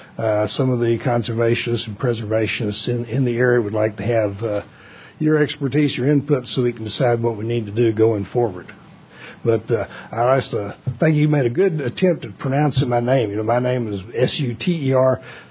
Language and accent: English; Corpus Christi, Texas, United States; I'm from Corpus Christi, Texas